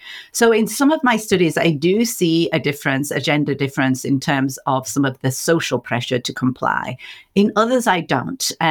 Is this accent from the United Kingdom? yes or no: yes; England, United Kingdom; Now, I grew up in England